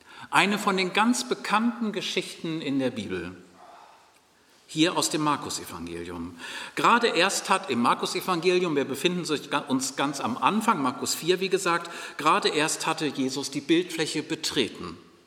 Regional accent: Uetersen, Schleswig-Holstein, Germany; Ich komme aus Uetersen. Das liegt nun nicht gerade hier um die Ecke, aber so weit weg ist es nun auch nicht.

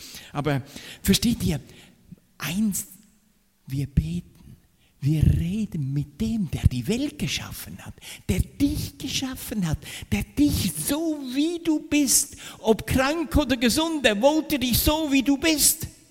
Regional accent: Zurich, Switzerland; accent: Swiss; Ihr wisst ja, dass ich Schweizer bin. Ich bin in Zürich geboren. Ja, deshalb mein Akzent. Aber Ich bin in der Schweiz in den jungen Jahren auf viele Berge gewandert.

